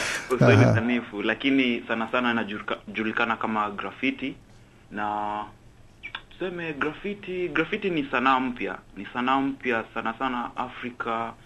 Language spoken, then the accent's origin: Swahili; Nairobi, Kenya; na natoka Nairobi, Kenya.